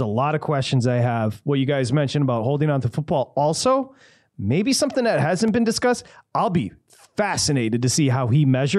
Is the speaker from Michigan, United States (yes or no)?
yes; Michigan, United States; growing up in the state of Michigan, it's impossible to kind of articulate how much this matters